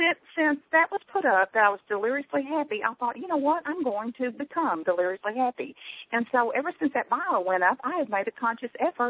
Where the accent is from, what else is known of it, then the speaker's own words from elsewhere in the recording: Tennessee, United States; accent: Tennessee twang; now in Alabama, United States; You know, I grew up in Tennessee, and I've lived in Alabama for over 20 years. So I've got that Tennessee twang going on with the Alabama whatever we have here.